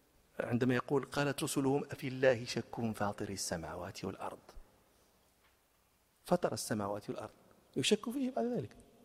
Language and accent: Arabic; Morocco; نحن عندنا في المغرب الترومبية هذه